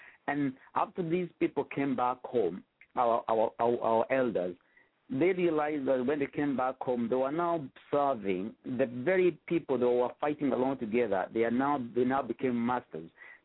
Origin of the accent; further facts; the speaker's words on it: Kenya; now in London, United Kingdom; I am a Kenyan living in London.